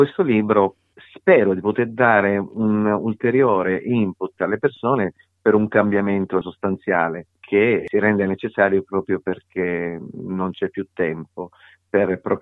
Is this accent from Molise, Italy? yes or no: no; Sicily, Italy; moved away; perché io sono siciliano, sono un emigrato al nord per necessità tanti anni fa